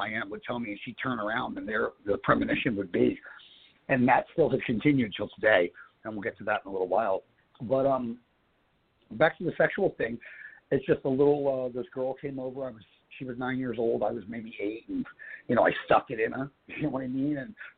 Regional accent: New Jersey, United States; born there; I was born in New Jersey, 1968, and, it was in basically a single-family home.

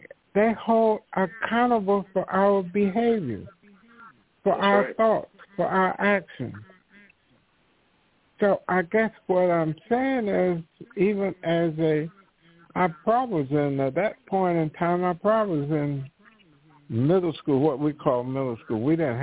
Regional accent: the South, United States; growing up in the South, the supposedly Bible Belt, I saw how people treated each other

